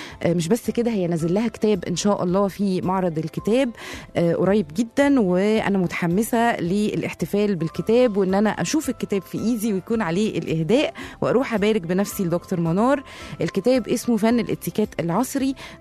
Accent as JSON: {"language": "Arabic", "country": "Egypt", "said": "انه موضوع القطر اللي فات ده مؤثر فينا كمصريين جدا"}